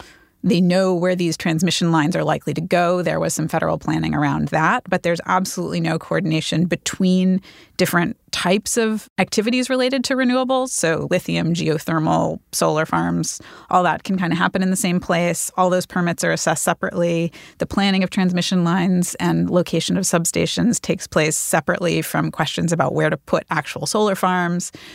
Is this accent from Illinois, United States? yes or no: no; Kentucky, United States; I'm actually from Kentucky.